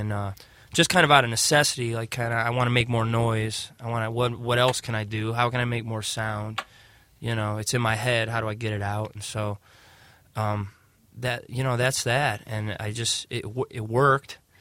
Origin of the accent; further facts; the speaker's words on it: Cleveland, Ohio, United States; also born or lived in Austin, United States; and then I spent a little time in Austin actually after I got out of school, and then came back. But I was born and raised in Cleveland for the most part, and now I'm back in Seven Hills.